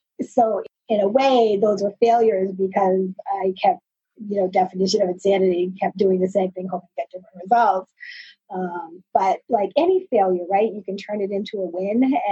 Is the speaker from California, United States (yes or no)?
no; Maine, United States; oh, I'm from Maine and she's from Maine and she's a physician